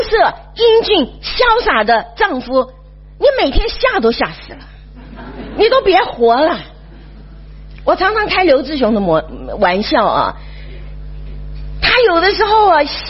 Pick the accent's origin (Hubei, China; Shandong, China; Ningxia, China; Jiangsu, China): Shandong, China; Yantai; 山东的烟台是我的老家，所以昨天跟今天我已经哭了好几场了。